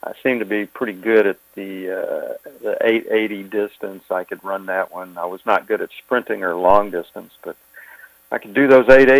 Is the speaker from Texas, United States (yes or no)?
yes; Dallas, Texas, United States; Well, I didn't know any different. I thought growing up there was like anywhere else.